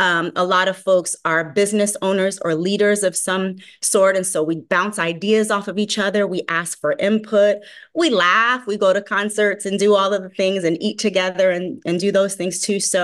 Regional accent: California, United States; now in Los Angeles, United States; I'm from the Bay Area. I have on my Hella Bay sweater right now because go Niners, right? It's Super Bowl weekend. But I came here to LA in 2018, and I come from a super close-knit, very nourishing and nurturing artist community in Oakland and San Francisco.

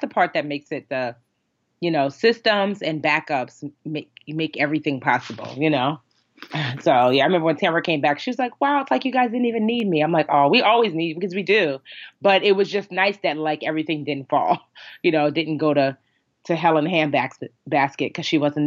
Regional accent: Nigeria; but being Nigerian during this time of year when Nigeria plays

